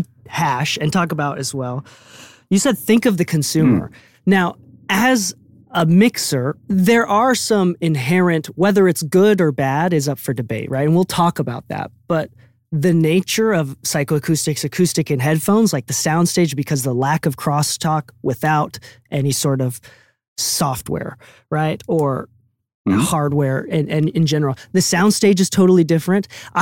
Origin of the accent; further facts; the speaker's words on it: Japan; So I'm from Japan, right? And I go visit my family about once a year.